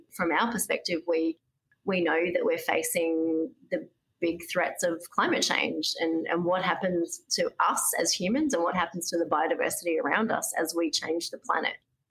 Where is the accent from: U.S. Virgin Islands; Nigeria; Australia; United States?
Australia; coincidentally as a person working in that institution, not as an Australian travelling over, it was really special.